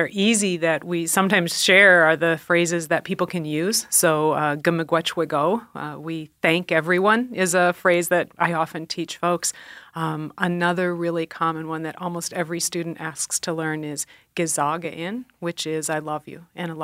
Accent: Minnesota, United States; I'm originally from Minnesota. I taught for a while in Michigan. I work frequently in Saskatchewan, Manitoba, Ontario.

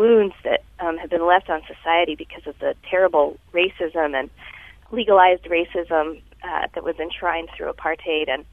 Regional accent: El Paso, Texas, United States; I'm not Latino or Latina, but I grew up in El Paso, and I just have always felt very drawn to other cultures as a result, growing up essentially as a minority, which is very unusual for, a white girl.

